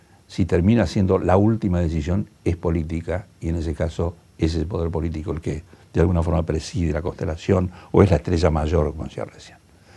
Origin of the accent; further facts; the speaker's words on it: Argentina; Yo parto de la base que soy un argentino veterano